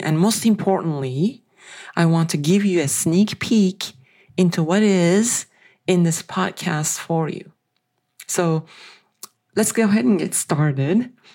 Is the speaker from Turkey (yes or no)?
yes; Turkey; now in United States; I was born and raised in Turkey. That's a country known for its rich culture and the history and its mosaics. So that heritage has shaped me in profound ways. So today, I do live in the United States